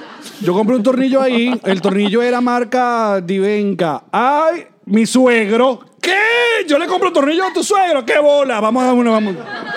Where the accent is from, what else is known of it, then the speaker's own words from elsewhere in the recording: Venezuela; los venezolanos también tenemos este peo de que somos CSI.